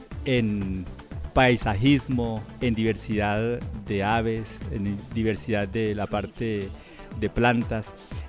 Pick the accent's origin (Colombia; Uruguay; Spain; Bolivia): Colombia